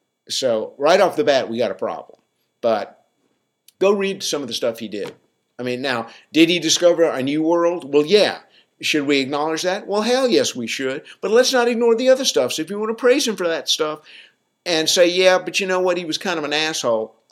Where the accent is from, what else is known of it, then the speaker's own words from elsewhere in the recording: the South, United States; And I'm from the South, so I can slam it all I want.